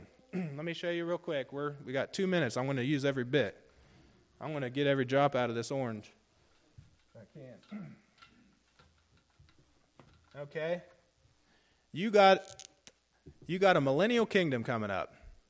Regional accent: United States; born there; I was born in America, greatest country on earth.

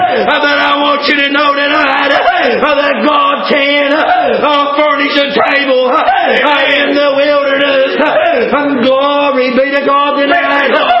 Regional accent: Ohio, United States; I want you to know tonight that I come from Ohio. I come here 10 hours to declare unto you

